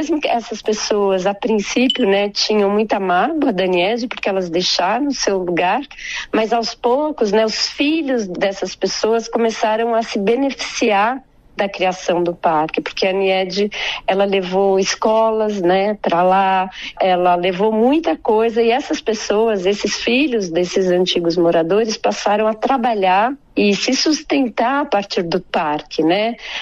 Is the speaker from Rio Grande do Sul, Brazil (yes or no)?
no; São Paulo, Brazil; Eu sou de São Paulo, então eu continuei essas conversas à distância.